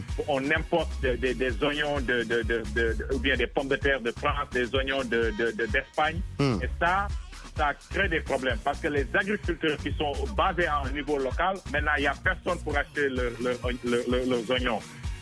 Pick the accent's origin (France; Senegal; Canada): Senegal; parce que je suis originaire du Sénégal